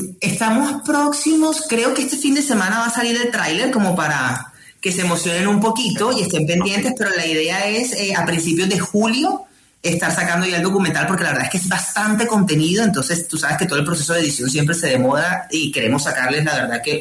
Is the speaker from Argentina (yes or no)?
no; Colombia; Sentíamos que era como una responsabilidad que teníamos como colombianos de agradecerle a él todo el orgullo que nos ha traído a nuestro país.